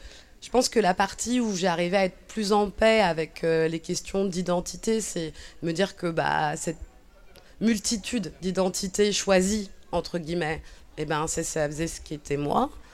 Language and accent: French; France; also born or lived in Cabinda, Angola; on penserait que je suis née en France, que j'ai grandi ici. J'ai grandi ici, j'ai fait mes études ici, mais je ne suis pas née ici. Et même le fait de me faire reconnaître angolaise, cabindaise ou même française, ça a été très, très compliqué pour moi.